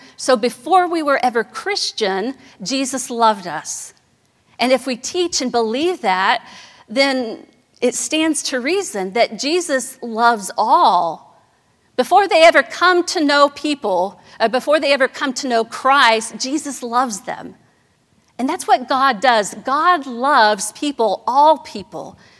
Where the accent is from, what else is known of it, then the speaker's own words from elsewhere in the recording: Soweto, Gauteng, South Africa; Growing up in Soweto, our dream was to put another room on the house, maybe have a driveway